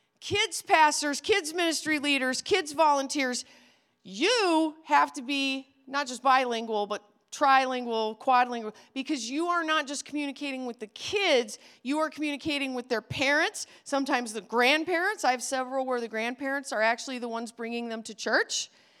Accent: Wisconsin, United States; We moved back up to Wisconsin, love my home state, where they used to say when I was little, on Lambeau Field, where God is a local call.

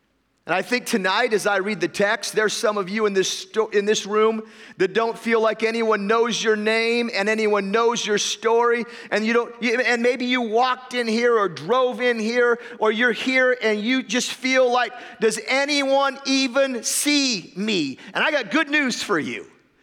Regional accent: Fairbanks, Alaska, United States; I'm from Alaska. I'm from Fairbanks, Alaska, which means I flew here to talk to people who think they understand winter.

